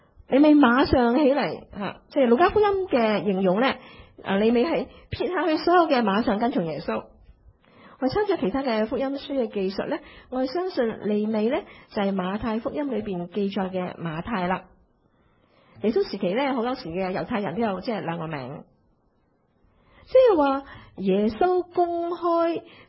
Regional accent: China; 我们中国人都明白，同台吃饭就不是依把个肚那么简单的，是吗？

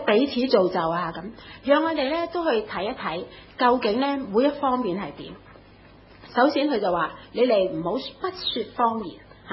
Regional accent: Hong Kong; 咁我哋香港人咧就係要好多係自己噶嘛嚇，我自己嘅餐具，我自己嘅杯，就喺屋企食飯都係噶嘛。

